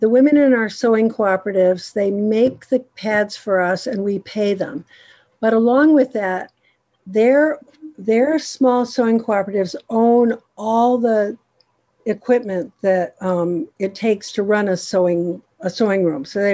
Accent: United States; I just assumed being an American, middle class woman that, you know, everybody has a way to buy tampons or pads or something.

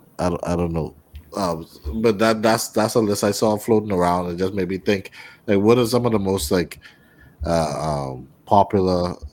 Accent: Bahamas; Like, I'm from the Bahamas, bro.

